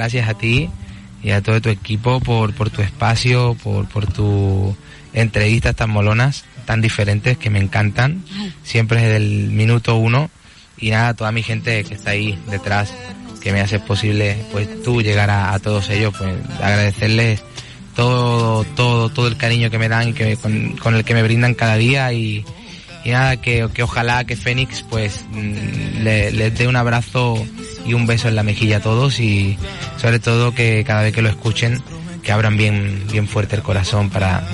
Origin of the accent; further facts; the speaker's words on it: Córdoba, Andalusia, Spain; Empiezo firmando en mi tierra.